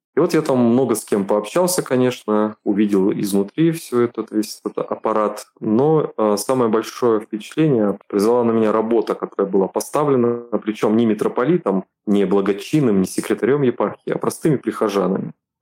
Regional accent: Chelyabinsk Oblast, Russia; also born or lived in Bashkortostan; я служил в Башкирии, сам я родом с Челябинской области, ушел в свой родной город

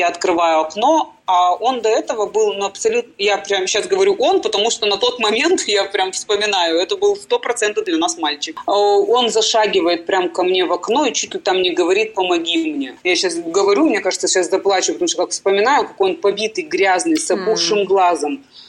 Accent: Ural, Russia; Я мастер не из Москвы, я с Урала

